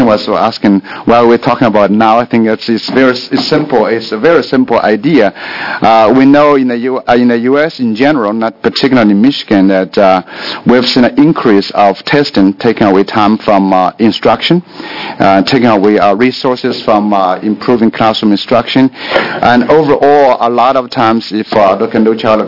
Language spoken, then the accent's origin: English; China; I grew up in China.